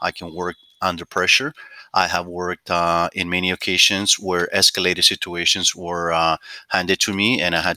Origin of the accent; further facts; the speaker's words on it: Toronto, Ontario, Canada; I do know very well the North American culture since I grew up in Canada, Toronto, to be more specific.